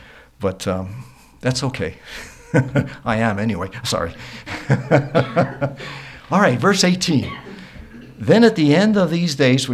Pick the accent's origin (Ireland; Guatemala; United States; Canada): Canada; Maybe it was growing up in Canada.